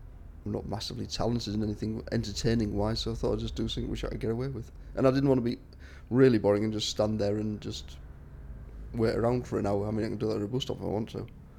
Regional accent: Stockton-on-Tees, North East England, United Kingdom; now in York, United Kingdom; I'm 45, 46 in November, and I'm originally from Stockton Tees, but now I live in York.

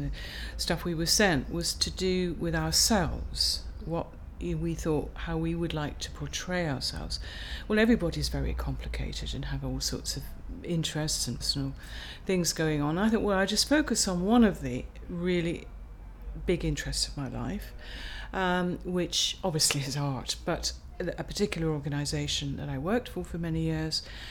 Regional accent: East of England, United Kingdom; my date of birth is the 6th of May 1941, which makes me 68, and I come from Norfolk, from a village just south of Norwich.

